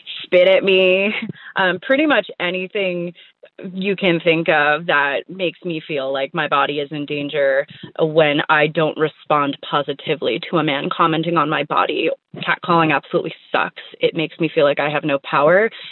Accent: New York City, New York, United States; I'm originally from New York City. I have been a bike messenger for many years there

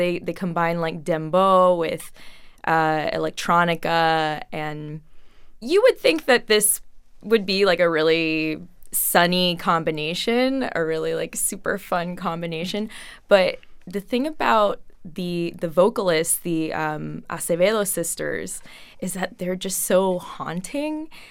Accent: Miami, Florida, United States; I grew up in Miami and I wore black the entire time.

